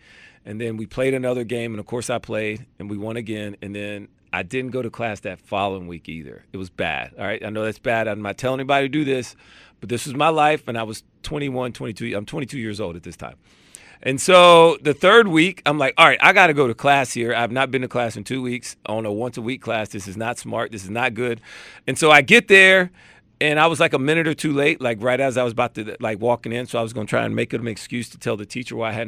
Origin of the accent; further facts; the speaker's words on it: Alabama, United States; Not hometown, but that's my home state.